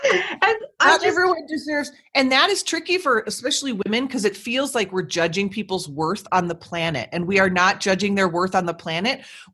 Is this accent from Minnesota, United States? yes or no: yes; Minnesota, United States; And I grew up in Minnesota and we're known to be Minnesota nice.